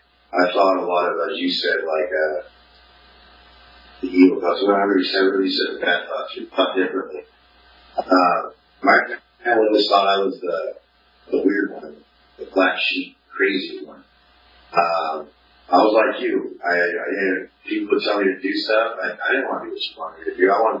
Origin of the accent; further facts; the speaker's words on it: California, United States; I'm from California.